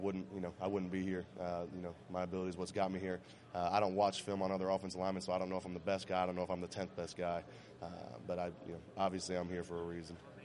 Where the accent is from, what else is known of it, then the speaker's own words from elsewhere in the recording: Florida, United States; You know, I'm from Florida. We don't really have seasons down there.